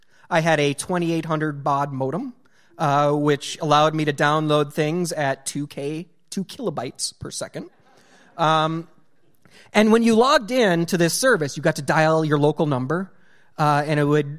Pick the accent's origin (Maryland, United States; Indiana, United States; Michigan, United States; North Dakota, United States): North Dakota, United States; So in my hometown of 600 people, which I live 10 miles from, there is one gas station at the time. It had pop and gas. That's it.